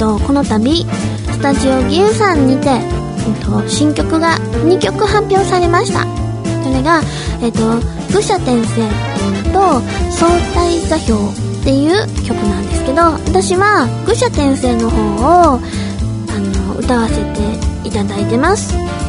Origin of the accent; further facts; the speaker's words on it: Osaka, Japan; now in Tokyo, Japan; 大阪にいたらあんまわかんないっていうかさ、みんな大阪人だから、そんなツッコミないんですよ。でも東京に来たら、絶対に、大阪人ですかってね、言われるの。